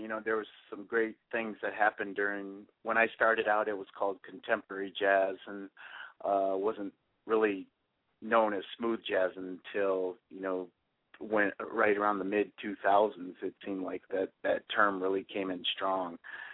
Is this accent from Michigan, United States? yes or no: yes; Bay City, Michigan, United States; And when we moved to Michigan, I grew up in Michigan, in a place called Bay City, Michigan, right next to Saginaw.